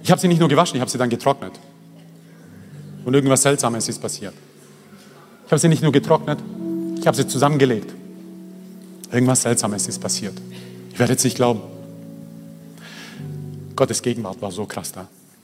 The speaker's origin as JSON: {"language": "German", "country": "Croatia", "said": "Schatz, ich bin Kroate."}